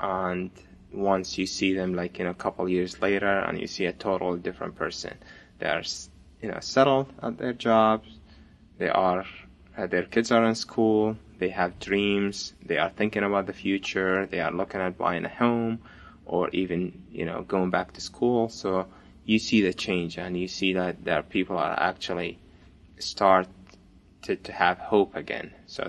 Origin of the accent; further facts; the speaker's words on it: Iraq; now in United States; I'm original from Iraq and I've been in the United States since 2010.